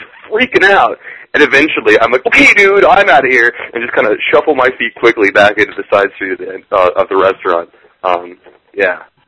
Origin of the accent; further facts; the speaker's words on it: California, United States; Oh, well, sorry, man, you know, I'm from California, so I've never been able to smoke inside except for when I was at Wheat Hike.